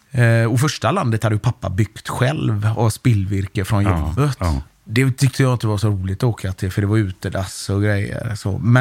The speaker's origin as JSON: {"language": "Swedish", "town": "Gothenburg", "region": "Västra Götaland County", "country": "Sweden", "tie": "born or raised there", "said": "när vi växte upp i Biskopsgården"}